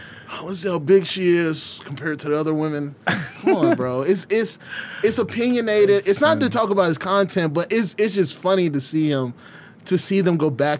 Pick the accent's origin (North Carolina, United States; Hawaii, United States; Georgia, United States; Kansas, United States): Georgia, United States; Atlanta; Like, I'm from Atlanta. That's all we did in high school was rate women.